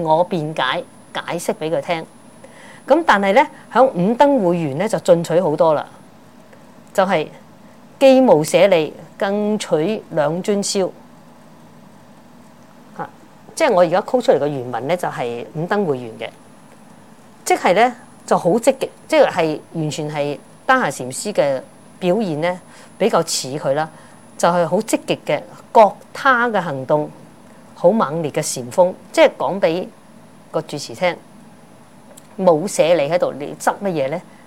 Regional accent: Guangdong, China; accent: Cantonese; 粵語呢，我們廣東話呢就叫做換

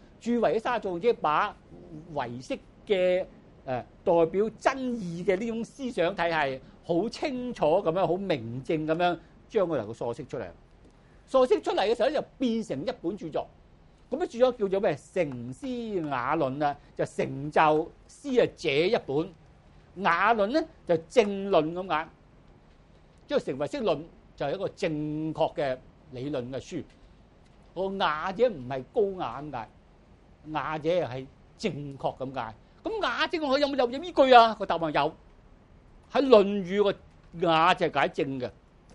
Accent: Guangdong, China; 我哋廣東人講啲話，我哋去浙江唔識聽，係咪？

